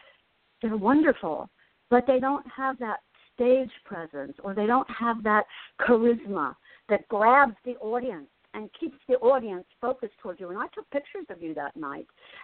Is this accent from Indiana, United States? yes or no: no; Asbury Park, New Jersey, United States; Hello, Asbury Park, because I'm from Asbury Park as well.